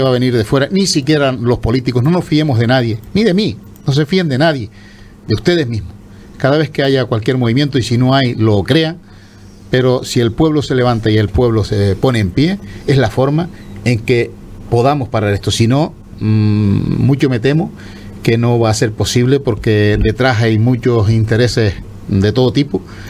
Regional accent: Canary Islands, Spain; somos todos los majoreros.

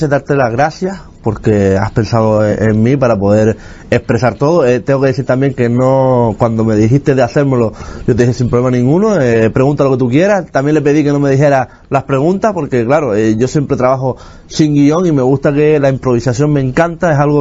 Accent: Canary Islands, Spain; born there; Bueno, yo nací en Gran Canaria, en el materno infantil de Gran Canaria, un 31 de octubre a las 8 de la tarde.

